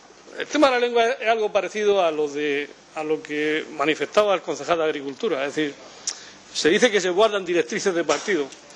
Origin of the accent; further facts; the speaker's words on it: Castile, Spain; a mí me gusta hablar castellano, porque soy castellano y me gusta hablar mi lengua.